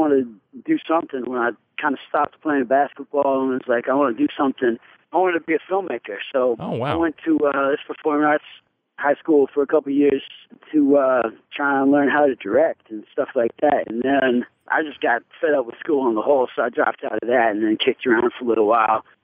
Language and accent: English; Southampton, Massachusetts, United States; I grew up in Western Massachusetts, a small town called Southampton, just a little bit outside of Springfield, Mass.